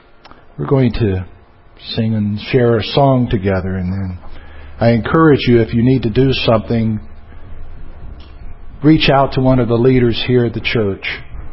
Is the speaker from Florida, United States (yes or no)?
yes; Florida, United States; born there; also born or lived in Georgia; I was forced to live the first year of my life in Georgia. I was born in Florida, though.